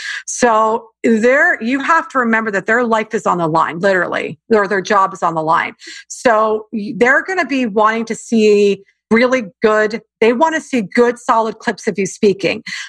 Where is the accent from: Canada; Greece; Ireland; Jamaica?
Canada; now in United States; I'm Canadian and it's a very different culture than the US. And I've been living in the US happily.